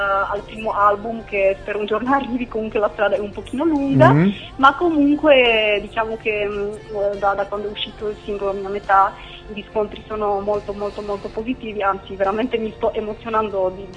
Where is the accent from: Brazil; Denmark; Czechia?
Czechia; now in Italy; Allora, io provengo dalla Repubblica Ceca, però vivo da molti anni in Italia, ormai saranno credo 17 anni, e canto da piccolina.